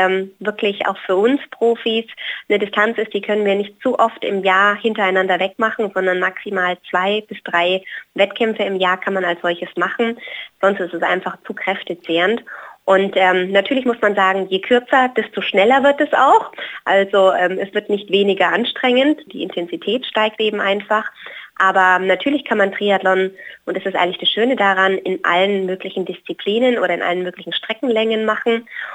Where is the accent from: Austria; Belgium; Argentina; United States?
United States; Hawaii; eben jetzt da, wo ich herkomme, aus Hawaii